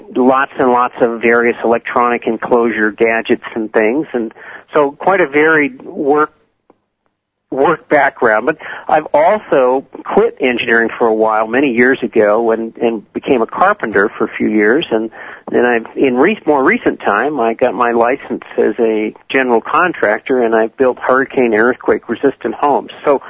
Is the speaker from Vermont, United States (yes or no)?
yes; Vermont, United States; Okay. Well, I grew up in Vermont, and as a small child, my parents and grandparents, grandmother, my grandfather was dead, took me into the backcountry starting about age five